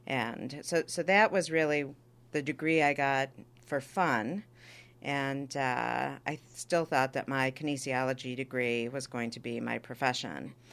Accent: Wichita Falls, Texas, United States; also born or lived in Minneapolis, Minnesota; I was born in Minnesota, in Minneapolis. And while my father was a resident at the University of Minnesota Hospital, we left shortly after I was born and moved to Wichita, Texas, Wichita Falls, where I tell people I learned to walk and talk. So I'm a little bit Texan.

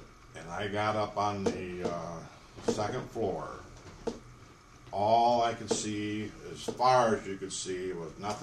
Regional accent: East Lansing, Michigan, United States; Actually, I grew up in East Lansing, which basically my area that I grew up in is out of Lansing. It was considered at that time being living in the country.

